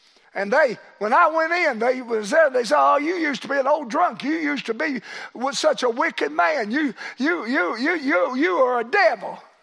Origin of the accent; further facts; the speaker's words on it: Wolf Pen, United States; You ever heard of Wolf Pen? Well, I was raised around Wolf Pen.